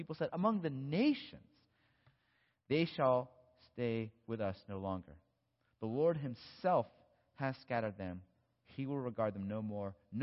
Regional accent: California, United States; And I go, you know I'm from California, right?

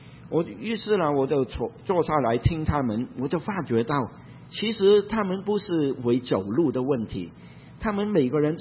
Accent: Hong Kong; 在我香港长大的时候

